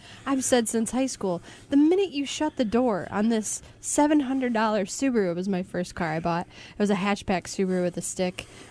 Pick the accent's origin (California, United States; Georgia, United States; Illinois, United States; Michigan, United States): Michigan, United States; as a teenager, I didn't know how cool it was that I grew up on M22 in Leelanau County.